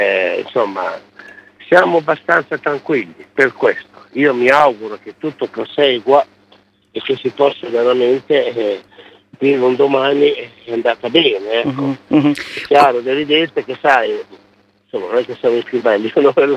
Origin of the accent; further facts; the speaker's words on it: Novellara, Emilia-Romagna, Italy; io abito in un paese che è Novellara, non vengo da Los Angeles, io vengo da Virginia, Novellara, però mi va bene uguale.